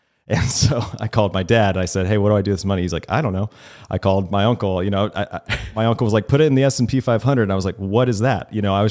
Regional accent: the South, United States; I grew up in the South a little bit. I love peach tea.

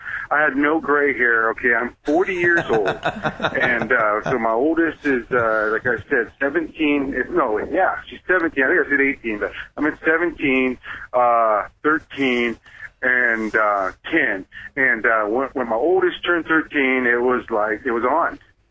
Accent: Gilroy, California, United States; I'm from Gilroy, California, garlic capital of the world.

